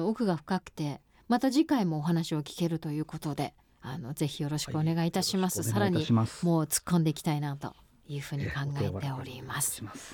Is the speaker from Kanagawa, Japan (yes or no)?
yes; Kanazawa-bunko, Kanagawa, Japan; 私実は金沢文庫で育ってるんですよね。